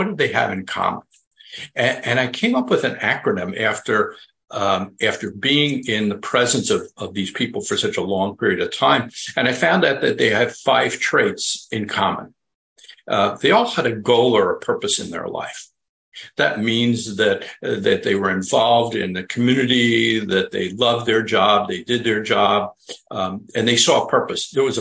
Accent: New York, United States; I grew up in Long Island, New York

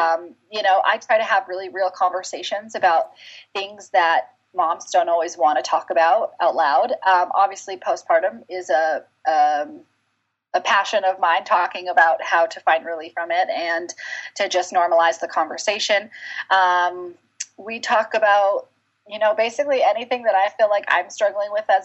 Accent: Maine, United States; moved away as an adult; now in Salt Lake City, United States; So I grew up in Maine, born and raised. And so I'm an East Coast girl at heart, but I came to Salt Lake City in 2002 and went to Utah State University

